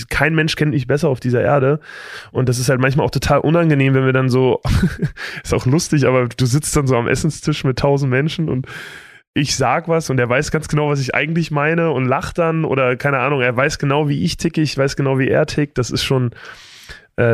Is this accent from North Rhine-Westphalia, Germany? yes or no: no; Berlin, Germany; ich war halt bei Alba Berlin, bin dann bei Alba Berlin aufgewachsen. Ich komme aus dem Berlin-Prenzlauer Berg.